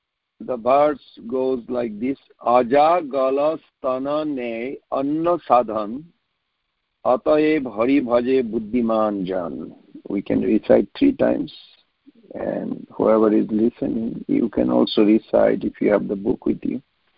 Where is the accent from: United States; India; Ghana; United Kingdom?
India; I remember in my hometown in a remote village in India, we saw many goats and they have this nipple.